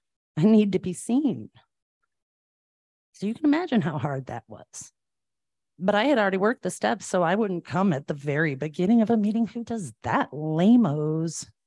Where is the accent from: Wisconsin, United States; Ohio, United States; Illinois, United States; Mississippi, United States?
Ohio, United States; Cleveland; I was from Cleveland. It was dirty and gritty.